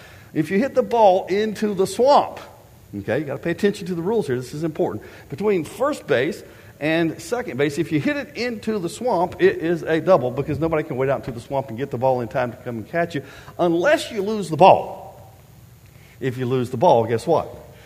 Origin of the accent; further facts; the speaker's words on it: Florida, United States; When I was a kid growing up in Florida, the little neighborhood that I lived in was on the edge of town.